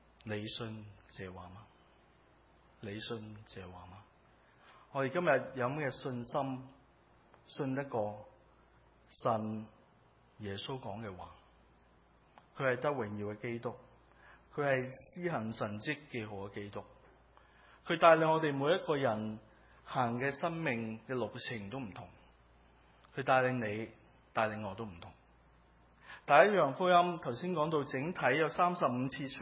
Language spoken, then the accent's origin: Cantonese; Hong Kong; 我喺香港出世长大啦